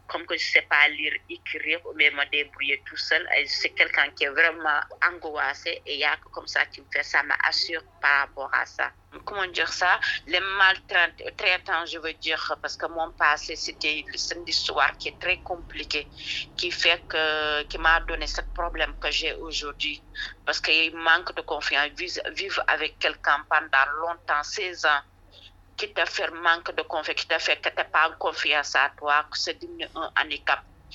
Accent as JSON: {"language": "French", "country": "Senegal", "said": "et je suis sénégalaise."}